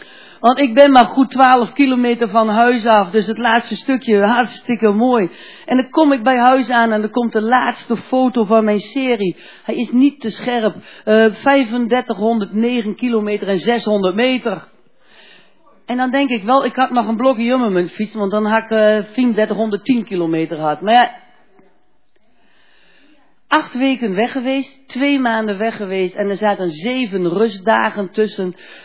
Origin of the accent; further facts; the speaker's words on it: Dalfsen, Overijssel, Netherlands; born there; Ja, en ik ben in Dallassen geboren, zo'n 500 meter vanaf de Vecht.